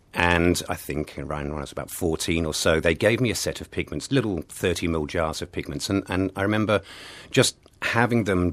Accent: Melbourne, Victoria, Australia; I am, but I'm from Melbourne, so of course I'm dressed in black.

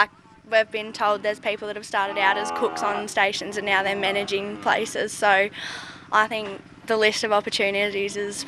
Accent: Oberon, New South Wales, Australia; I'm from Oberon, New South Wales.

